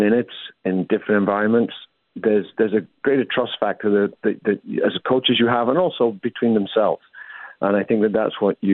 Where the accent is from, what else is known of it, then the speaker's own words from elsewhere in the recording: England, United Kingdom; even though I'm English, the old joke about English being direct